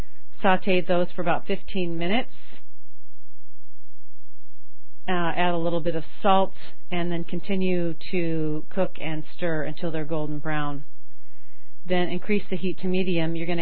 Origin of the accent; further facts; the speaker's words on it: Midwest, United States; we're all from the Midwest